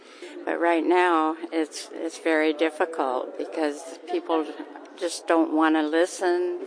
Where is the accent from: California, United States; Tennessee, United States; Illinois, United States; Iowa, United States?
Iowa, United States; Diagonal; I'm from Diagonal, Iowa, over on the west side.